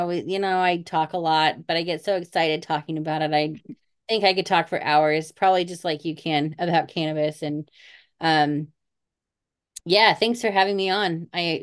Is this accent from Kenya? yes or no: no; Australia; I'm from Australia.